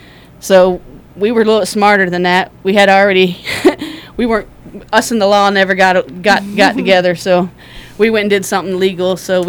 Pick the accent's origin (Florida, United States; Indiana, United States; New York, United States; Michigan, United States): Florida, United States; Pine Island; if you travel around the world and you ask anybody, where are you from? You say, Pine Island. They look at you like, you know, what country? What country is that in, you know? But, yeah, so we moved back to Pine Island